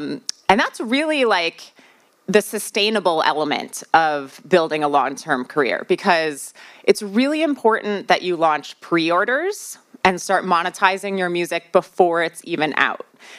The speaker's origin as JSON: {"language": "English", "region": "Midwest", "country": "United States", "accent": "Midwestern American", "said": "That's my Midwestern accent. Sorry, Midwestern American."}